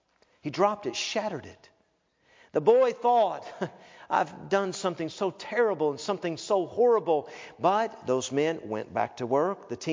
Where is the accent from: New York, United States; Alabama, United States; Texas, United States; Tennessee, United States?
Tennessee, United States; Knoxville; I grew up in Knoxville, Tennessee. I went to a good church.